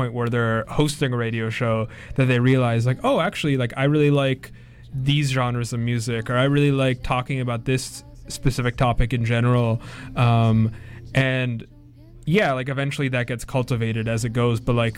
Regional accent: North Vancouver, British Columbia, Canada; I grew up in Vancouver. I was born here, specifically North Vancouver, which is its own separate city

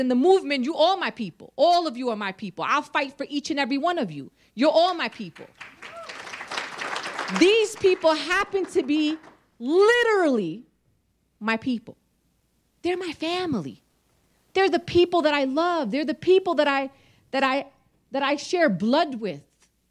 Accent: Brooklyn, New York, United States; I keep telling them I'm from Brooklyn, that's part of it. This is just how we do in Brooklyn. I can't help it. And I happen to also be Palestinian

